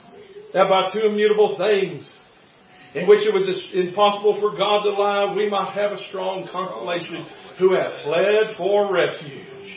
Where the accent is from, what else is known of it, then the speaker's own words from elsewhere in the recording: Houston, Texas, United States; The house I grew up in on Tanny Hill in Houston, it had a front porch.